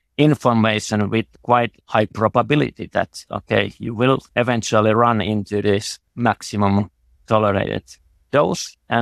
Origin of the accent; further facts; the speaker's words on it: Turku, Southwest Finland, Finland; English is a second language; I'm a statistician and I come from Finland in Turku, so southwest Finland, or 50 kilometers from Helsinki.